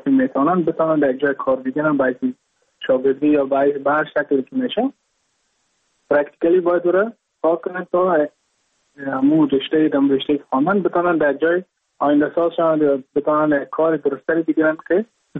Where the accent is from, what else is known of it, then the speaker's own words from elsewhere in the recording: Mazar-i-Sharif, Balkh, Afghanistan; now in Goa, India; از مزار شریف هستم، از قریه شیرآباد که از قریه درفتاده مزار شریف بخش می باشم، که ما در سال 2019 ماه جون به هندوستان آمدم